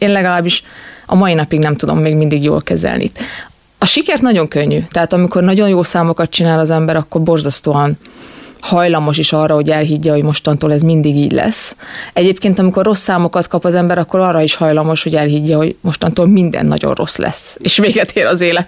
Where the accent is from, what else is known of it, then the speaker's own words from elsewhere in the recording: Hungary; also born or lived in United States; én kétlaki gyerek voltam, és félig meddig Amerikában, félig meddig Magyarországon nőttem fel, és borzasztóan sok közösségben éltem